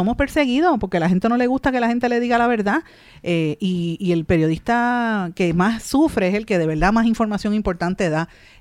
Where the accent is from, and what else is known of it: Puerto Rico